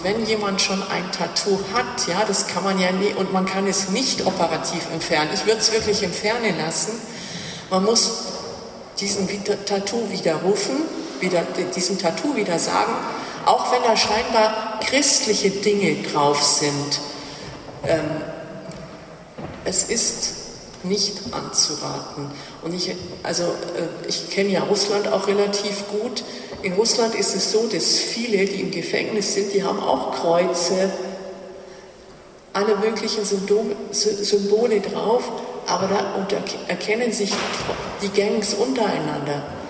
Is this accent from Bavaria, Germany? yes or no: yes; Bavaria, Germany; Ich bin keine Österreicherin, ich bin eine Bayerin